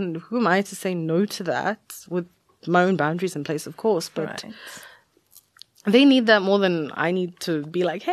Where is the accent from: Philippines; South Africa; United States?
South Africa; born or raised there; also born or lived in India